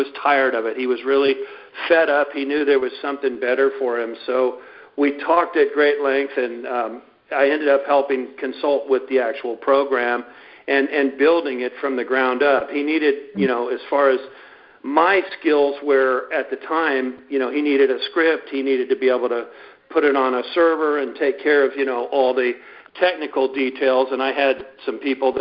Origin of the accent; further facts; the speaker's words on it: Florence, Oregon, United States; I'm from Florence, Oregon.